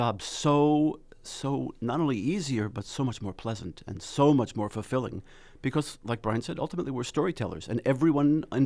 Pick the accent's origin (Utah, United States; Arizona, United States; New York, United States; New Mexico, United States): New York, United States; now in Los Angeles, United States; Born and raised in New York, but Los Angeles for 30 years now.